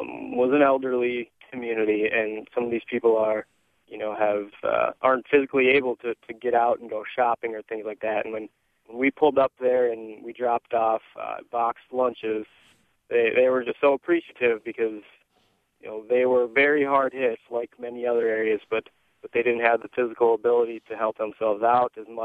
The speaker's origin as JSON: {"language": "English", "region": "Iowa", "country": "United States", "said": "A lot of people see we're from Iowa. They know of the floods that have occurred there."}